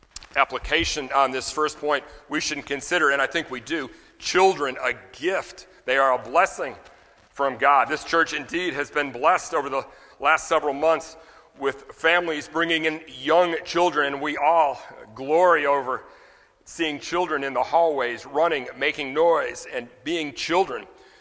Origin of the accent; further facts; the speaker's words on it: Louisiana, United States; I'm from Louisiana, we live in Washington Parish